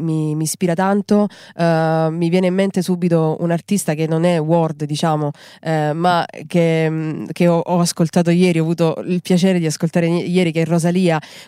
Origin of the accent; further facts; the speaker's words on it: Apulia, Italy; vivendo nella mia terra, che è una terra molto lenta, dove c'è una luce appunto molto calda, probabilmente ovviamente insomma quest'area che respiro nel Salento